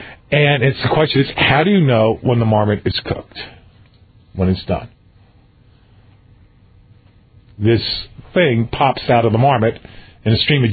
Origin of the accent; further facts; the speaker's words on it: United States; So I'd like to point out, I'm an American